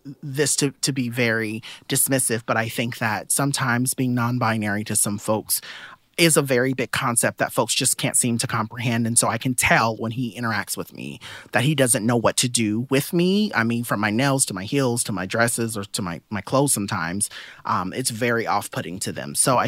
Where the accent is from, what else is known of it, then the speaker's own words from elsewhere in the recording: San Bernardino, California, United States; also born or lived in Compton; I grew up in San Bernardino. I actually grew up between Compton and San Bernardino in Southern California.